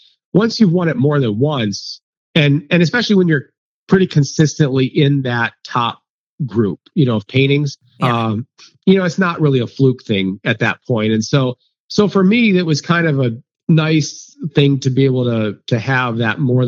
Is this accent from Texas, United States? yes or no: no; Ohio, United States; because growing up in Ohio, we didn't have that.